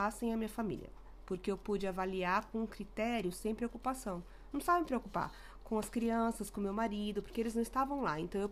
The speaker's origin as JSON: {"language": "Portuguese", "region": "São Paulo", "country": "Brazil", "moved": "yes", "said": "Então você imagina eu que saí de São Paulo, do Ipiranga, pra ir pra uma cidade que tinha 3 mil habitantes e a maioria era 75 mais."}